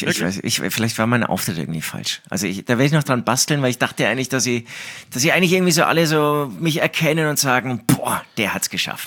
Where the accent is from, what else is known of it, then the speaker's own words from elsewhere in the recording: Herzogenaurach, Bavaria, Germany; Wie ihr alle wisst, ich komme aus Herzogenaurach